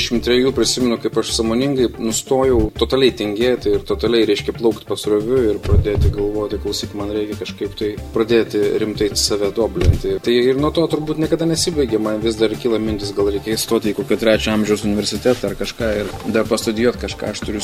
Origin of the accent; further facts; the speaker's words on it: Vilnius, Vilnius County, Lithuania; aš esu vilnietis ir Vilnius yra nuostabus miestas